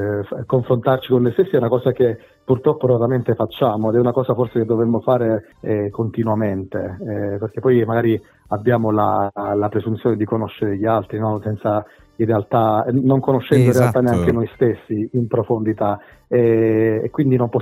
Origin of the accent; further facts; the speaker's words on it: Sciacca, Sicily, Italy; also born or lived in Rome; now in Milan, Italy; Sì, sono siciliano, sono di Sciacca, nativo di Sciacca, provincia di Agrigento, anche se da un bel po' di anni che vivo fuori. Sono stato per tanti anni a Roma, adesso sono a Milano